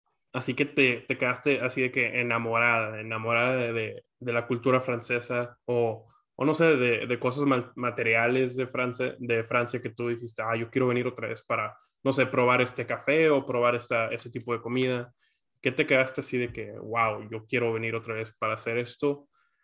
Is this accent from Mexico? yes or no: yes; Matamoros, Tamaulipas, Mexico; mexicana de Matamoros.